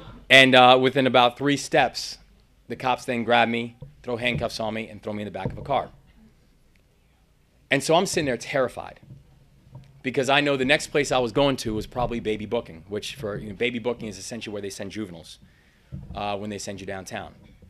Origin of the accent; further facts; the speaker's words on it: Maryland, United States; born there; I was born down in Maryland, and when I was about 3.5 years old, I watched my father pass away in front of me.